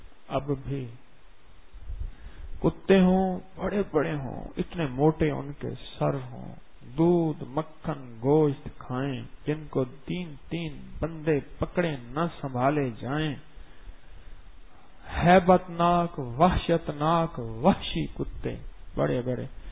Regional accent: Pakistan; میں نے کہا جی میں پاکستان سے آیا ہوں یہاں پی ایچ ڈی کرنے کے لیے

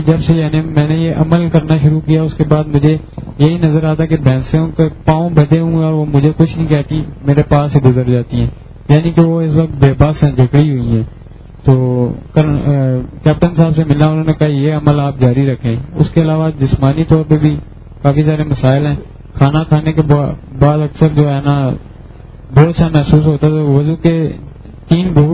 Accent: Karachi, Sindh, Pakistan; میں کراچی سے آیا ہوں.

